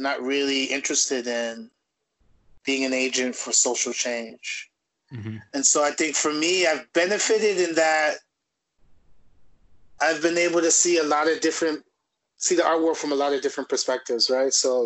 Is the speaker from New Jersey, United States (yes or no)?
no; Bronx, New York, United States; I live in the Bronx, I grew up in the Bronx, like I'm embedded in this